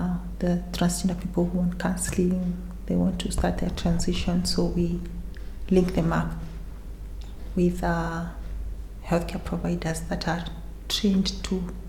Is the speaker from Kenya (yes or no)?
yes; Kenya; I'm Kenyan.